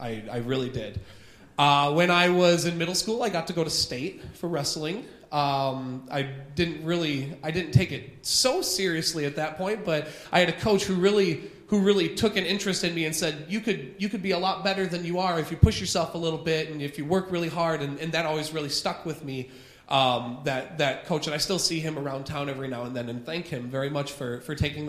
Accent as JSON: {"language": "English", "town": "Sterling", "country": "United States", "tie": "born or raised there", "said": "I grew up right here in Sterling. I lived in the same house my whole life, from the time I was born until I went to college."}